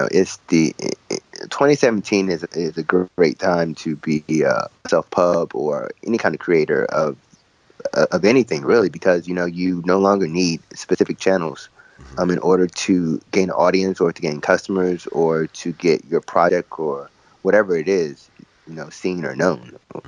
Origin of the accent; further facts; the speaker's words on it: United States; accent: American; These gorgeous names that I struggle to pronounce in my American accent.